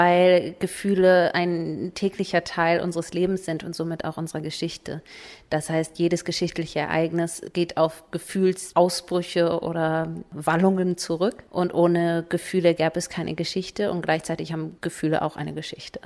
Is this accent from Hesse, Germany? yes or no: no; Berlin, Germany; ich komme aus Berlin in Deutschland und bin eigentlich noch Studentin